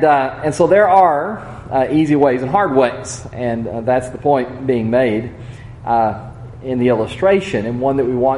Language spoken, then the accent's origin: English; Texas, United States; But growing up in West Texas, the interesting thing about driving out there is that the roads, just kind of the way it's up on the board, are straight.